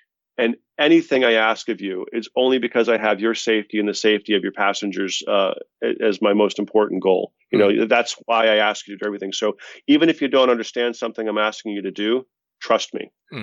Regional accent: Boston, Massachusetts, United States; We're both from Boston, both, I think, Irish Catholics

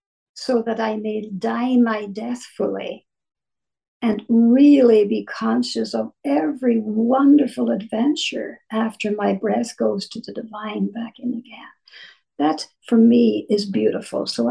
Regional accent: Ireland; I'm just an Irish her. Granny. We learn all this as children from our grannies. So there you are. I'm an Irish granny.

